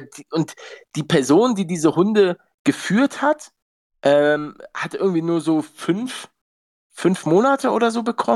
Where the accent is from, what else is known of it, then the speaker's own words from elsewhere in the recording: Hamburg, Germany; Also, Hamburger Osten. Also da gibt's halt Jenfeld, Bildstedt.